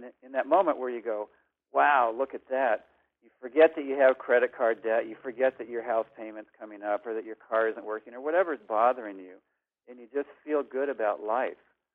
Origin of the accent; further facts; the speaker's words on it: United States; Well, you know, I grew up in America, you know, as we all have here, probably most people listening.